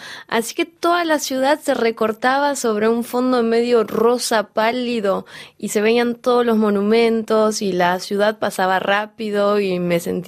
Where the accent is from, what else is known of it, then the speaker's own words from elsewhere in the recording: Argentina; Sí, yo siendo argentina, como la última oyente que estuvo hablando, y en Argentina es muy tradicional comer asado.